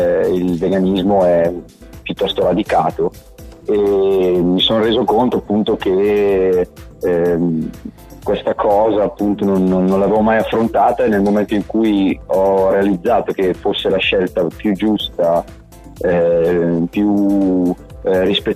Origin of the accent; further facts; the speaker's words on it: Brescia, Lombardy, Italy; Sono di Brescia, sono nato a Brescia.